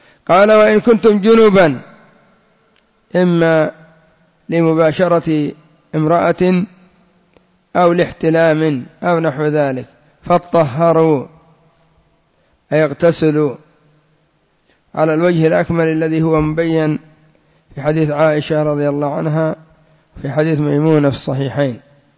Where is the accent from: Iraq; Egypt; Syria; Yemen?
Yemen; وكان قد انتشر عندنا في اليمن ما يسمى بالزواج السياحي